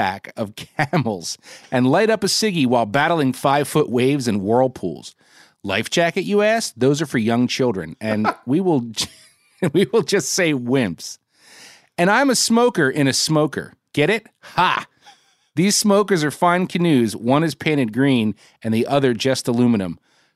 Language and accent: English; Trenton, New Jersey, United States; I grew up in Trenton. I had my childhood home was in Trenton. This is my turf.